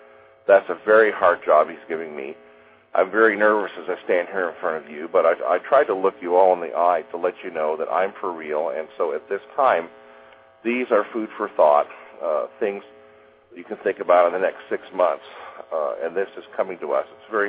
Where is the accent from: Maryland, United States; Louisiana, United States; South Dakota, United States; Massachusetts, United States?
South Dakota, United States; Batesland; I'm from Batesland, South Dakota.